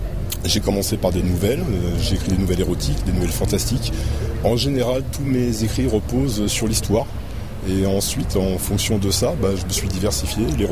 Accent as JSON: {"language": "French", "town": "Paris", "region": "Île-de-France", "country": "France", "tie": "born there", "lives_now": "Château-Arnoux, France", "said": "Je suis né à Paris, études à Paris, et après une vie aventureuse. J'ai parcouru beaucoup de pays, beaucoup de continents, et j'ai fini par me poser, enfin, un jour. Et puis, dernièrement, il y a 3 ans maintenant, à Château-Arnoux."}